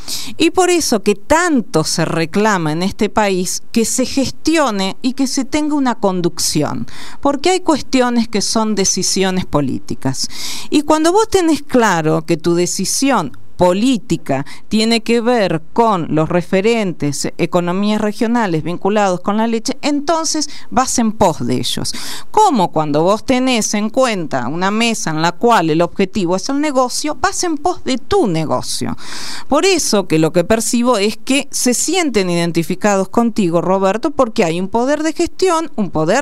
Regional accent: Carlos Casares, Buenos Aires Province, Argentina; yo que soy de Carlos Casares, provincia de Buenos Aires, a 353 kilómetros de aquí, sí.

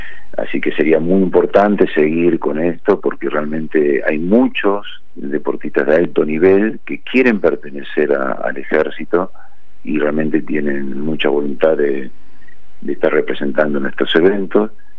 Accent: Argentina; Realmente soy el único argentino que está nombrado como presidente.

